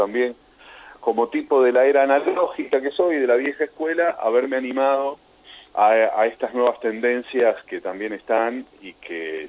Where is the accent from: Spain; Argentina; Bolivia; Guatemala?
Argentina; Sunchales, Santa Fe; born there; moved away; después de haber venido de mi provincia natal, que es Santa Fe, de mi ciudad natal, que es Sunchales